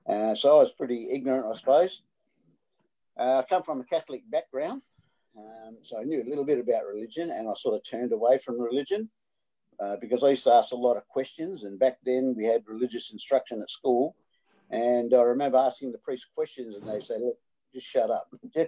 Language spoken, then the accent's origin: English; Adelaide, South Australia, Australia; I'm also from Adelaide.